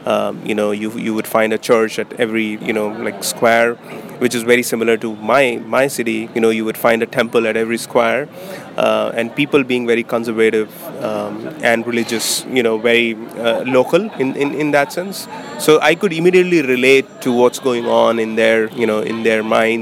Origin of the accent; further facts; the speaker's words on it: India; coming from a small town in India.